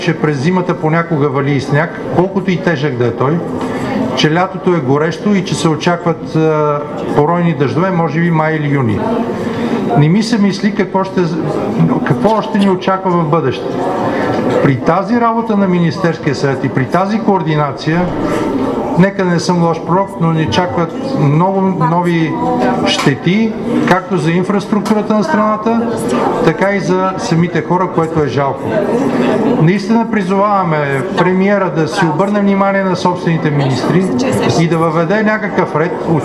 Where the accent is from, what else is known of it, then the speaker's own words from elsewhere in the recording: Haskovo Province, Bulgaria; Аз идвам от Хасковския район и там хората и кметовете на малките общини